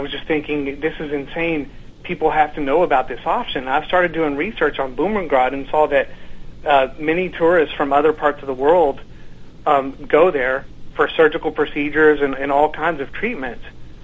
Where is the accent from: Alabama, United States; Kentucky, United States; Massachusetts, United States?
Kentucky, United States; I'm originally from Kentucky and ended up, I went to school in Washington, D.C., and I was a business consultant for several years.